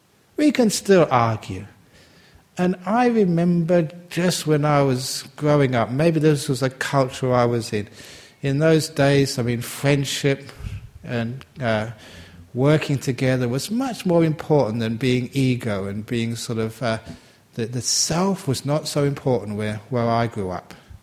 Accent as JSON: {"language": "English", "region": "England", "country": "United Kingdom", "tie": "born there", "said": "I was born in England, made in England, it says on my tattoo inside."}